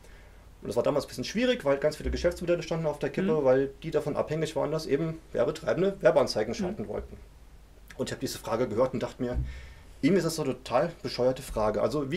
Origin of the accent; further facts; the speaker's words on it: Mainz, Rhineland-Palatinate, Germany; Ich komme aus Mainz, bin da groß geworden, habe eben auch die Ausbildung da gemacht. Und 2006 hatte ich die Möglichkeit, nach Stuttgart zu gehen